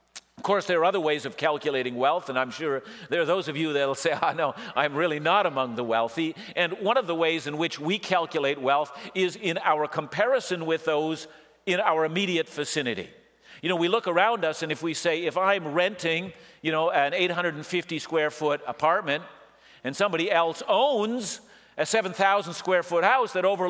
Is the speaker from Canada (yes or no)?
yes; British Columbia, Canada; I grew up here on the Lower Mainland